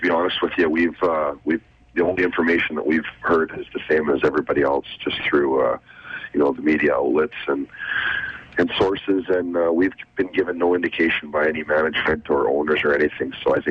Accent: Red Deer, Alberta, Canada; I mean, I'm from Red Deer, Alberta. I love Canada.

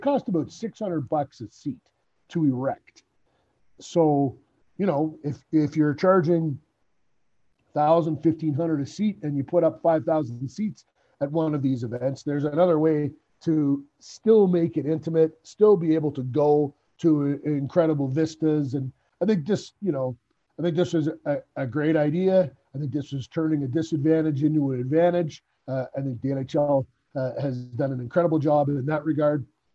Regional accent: Peterborough, Ontario, Canada; so I'm from Peterborough, Ontario.

